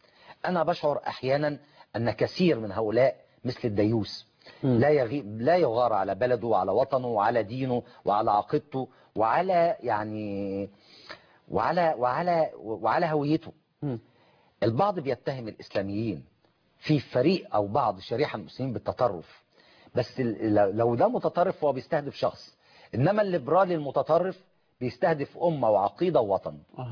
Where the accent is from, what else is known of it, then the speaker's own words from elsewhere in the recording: Egypt; إحنا كمصريين